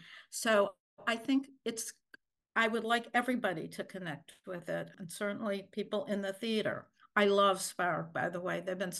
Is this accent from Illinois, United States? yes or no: no; Buffalo, New York, United States; So I'm from Buffalo, and the first time my parents brought me to New York was in 1956